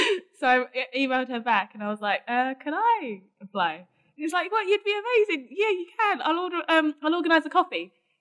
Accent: Dagenham, London, United Kingdom; Dagenham, Essex.

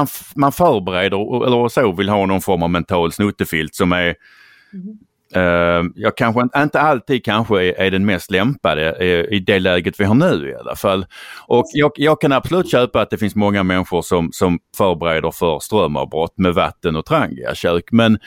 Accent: Skåne, Sweden; som skåning vill jag bara påpeka

